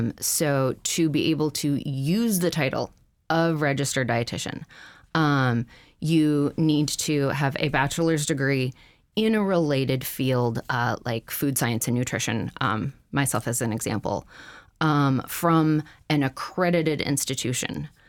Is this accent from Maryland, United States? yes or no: no; Washington, United States; now in Alaska, United States; my 10-year anniversary of moving up to Alaska. So this is kind of a big year for me. I am a transplant from Washington State